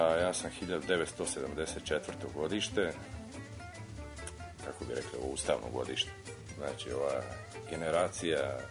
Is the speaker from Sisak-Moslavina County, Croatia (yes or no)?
no; Split, Split-Dalmatia County, Croatia; moved away as an adult; now in Belgrade, Serbia; dolazim iz Splita. U Beogradu sam već skoro 8 godina, razlog je naravno ljubav, oženjen i ostao da živim tu.